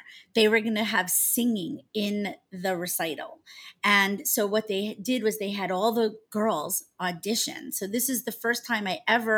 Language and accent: English; Long Island, New York, United States; So I grew up on Long Island in New York.